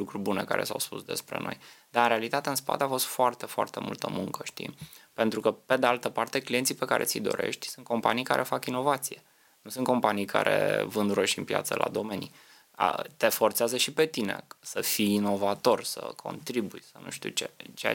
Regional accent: Romania

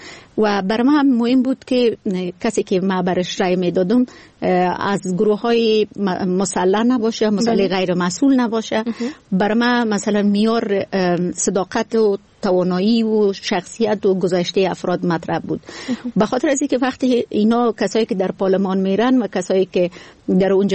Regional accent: Kabul, Afghanistan; moved away as an adult; also born or lived in Germany; ما مکتب در شهر کابل به پایان رساندیم و از کابل هستم افغانستان و بعد از صنف 12 هم به کشور آلمان سفر کردم برای تحصیل و تا سطح ماستری درس خوندم. دوباره به افغانستان برگشتم، 2 ساله هم در افغانستان خدمت کردم

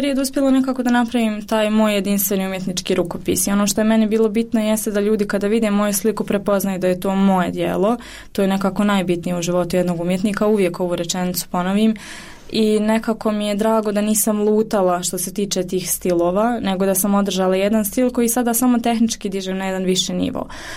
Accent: Bosnia & Herzegovina; ja želim da kao žena uspijem u ovom poslu, pogotovo jer dolazim iz Bosne

